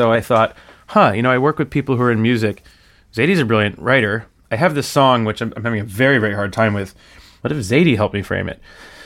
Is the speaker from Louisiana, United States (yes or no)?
no; New Jersey, United States; And I feel like growing up in New Jersey, I had nowhere to, and I was lucky, you know, we never worried about food on the table.